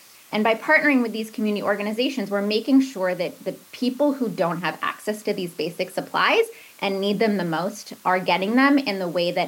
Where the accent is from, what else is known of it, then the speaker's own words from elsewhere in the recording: Portland, United States; I grew up here in Portland.